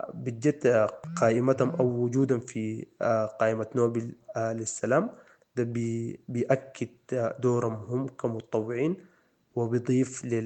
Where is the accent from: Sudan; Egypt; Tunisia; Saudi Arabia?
Sudan